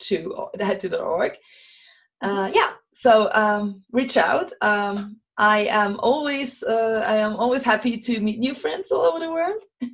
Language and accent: English; Luxembourg; first language Luxembourgish; English is a second language; having been born and raised in Luxembourg helped, because we are raised trilingually. Mm-hmm. And then on top, like, I mean, we speak, our mother tongue is Luxembourgish, and then we learn German and French very, very early. And then comes English